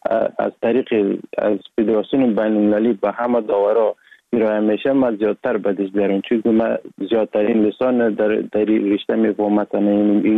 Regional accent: Sheberghan, Jowzjan, Afghanistan; also born or lived in Sar-e Pol; اصلا زاده ولایت سرپل هستم، در ولایت جوزجان کلان شدیم. تحصیلات ما، مکتب ما، همه چیز ما در ولایت جوزجان خواندیم. اصلا کورش هم در دوران طفولیت از اون ولایت جوزجان شروع کردیم. ولایت جوزجان شهر شبروان، قریه به نام قریه پیرمزید.

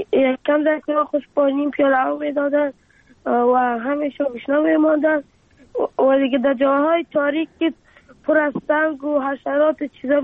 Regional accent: Afghanistan; افغانستان و وطن خودم

